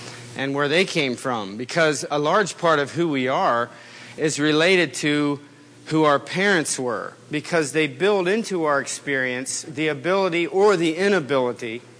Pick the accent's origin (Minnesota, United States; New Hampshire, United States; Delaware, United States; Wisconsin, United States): Delaware, United States; Dover; born there; I was born in Delaware, in Hartley, Delaware, actually Dover, but born in 1968.